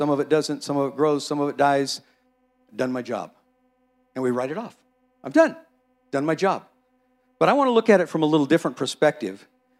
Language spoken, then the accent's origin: English; Morgan Hill, California, United States; When I was young, I grew up in Morgan Hill. And long enough ago that it was a very agrarian society. It was all orchards and fields, and I grew up picking prunes and cutting apricots and picking lettuce and picking walnuts